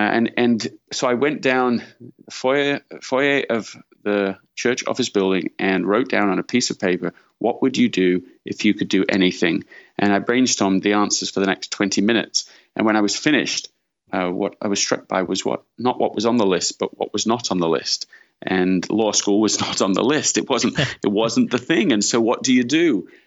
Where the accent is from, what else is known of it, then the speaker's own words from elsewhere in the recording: Leeds, Yorkshire and the Humber, United Kingdom; also born or lived in London; now in California, United States; Yeah, I'm from London, England originally, and grew up in Leeds in Yorkshire in the north of England.